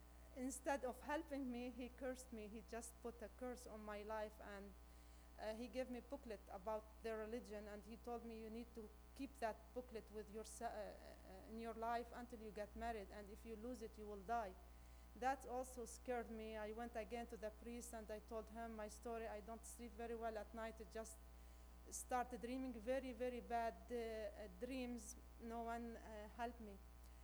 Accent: Sidon, South Governorate, Lebanon; I am Lebanese. I was raised in Sidon, Lebanon, to Maronite family.

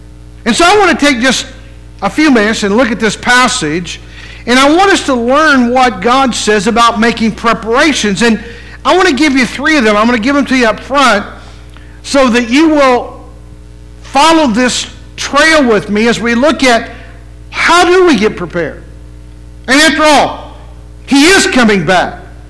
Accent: West Virginia, United States; When I was a little boy growing up in West Virginia, my dad at the time, when I was about 7 years old, worked for a trucking company.

